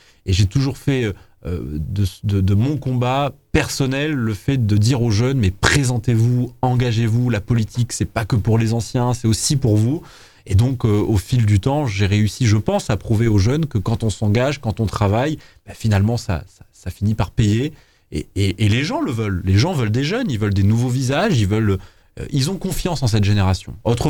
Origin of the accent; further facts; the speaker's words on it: Cagnes-sur-Mer, Provence-Alpes-Côte d'Azur, France; born there; je suis né à Cagnes en 1996